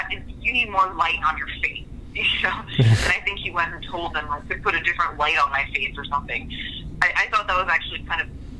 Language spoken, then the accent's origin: English; New York, United States; I, growing up in New York, used to go to a restaurant